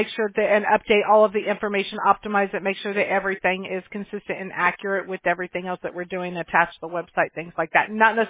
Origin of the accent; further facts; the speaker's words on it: Mobile, Alabama, United States; born there; No, I was born in Mobile, Alabama.